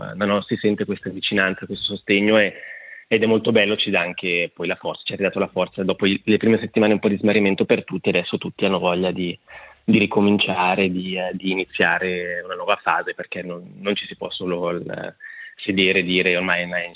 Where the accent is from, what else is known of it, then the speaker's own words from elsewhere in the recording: Piano di Peccia, Ticino, Switzerland; essendo nato e cresciuto a Piano di Pecia, sì, l'amore per il territorio, le radici sono sempre lì